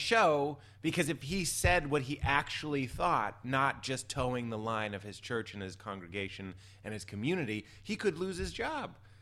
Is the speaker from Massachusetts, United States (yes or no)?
yes; Boston, Massachusetts, United States; Well, I'm from Boston.